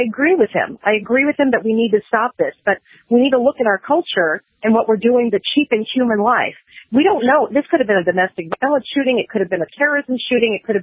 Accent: San Bernardino, California, United States; I live in San Bernardino. This is my hometown.

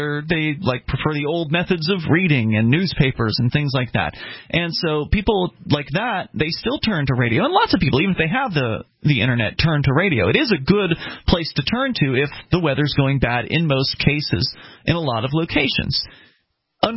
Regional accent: Florida, United States; now in New England, United States; up here in New England, I'm from Florida originally, so, you know, all these blizzards and everything, I've only been experiencing them since 2006.

